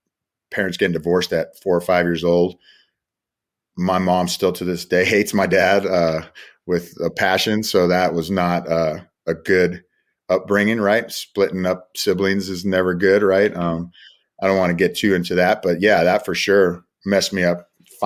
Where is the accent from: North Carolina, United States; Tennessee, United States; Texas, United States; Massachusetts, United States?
Texas, United States; Dallas-Fort Worth; moved away as an adult; because I grew up in Dallas-Fort Worth area. I went to Grapevine High School. I just wanted to get out of Texas. You know, born and raised in Texas